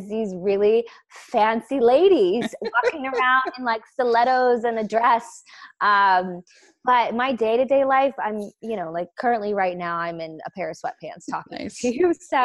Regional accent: Vancouver, British Columbia, Canada; I grew up in Vancouver. So I grew up with the mountains and the ocean.

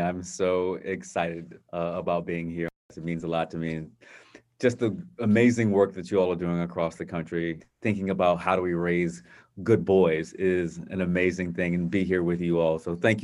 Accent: Virginia Beach, Virginia, United States; but also having the experiences of racism and discrimination growing up in Virginia Beach

